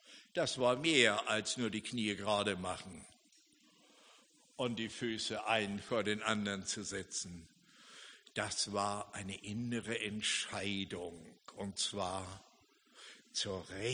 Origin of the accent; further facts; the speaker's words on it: Hamburg, Germany; in meiner Heimatstadt Hamburg.